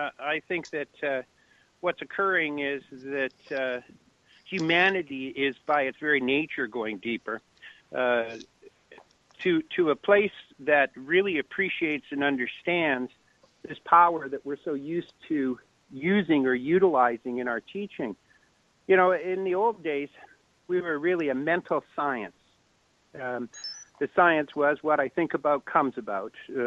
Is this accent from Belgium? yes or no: no; Kelowna, British Columbia, Canada; also born or lived in Southern California; up from Southern California, where I was living and where I'd been educated, and I came back up to my hometown of Kelowna, and I walked inside a grade 3 classroom to teach my first class.